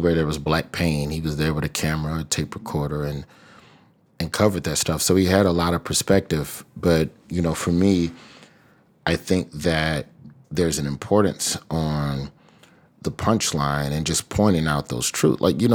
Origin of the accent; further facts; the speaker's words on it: Alabama, United States; So when you look up and like in my home state of Alabama, all printed papers have stopped delivering.